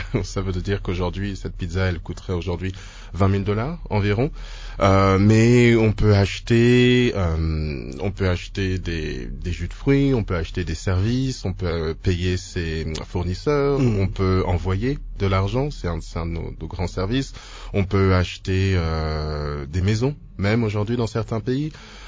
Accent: DR Congo; moved away; je suis un Congolais de la diaspora qui est rentré en RDC il y a 2 ans.

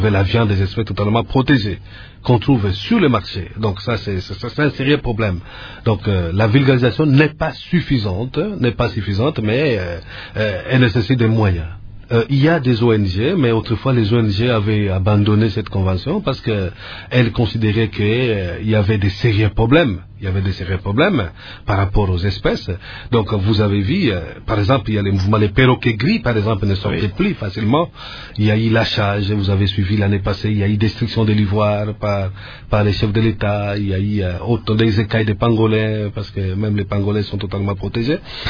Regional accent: DR Congo

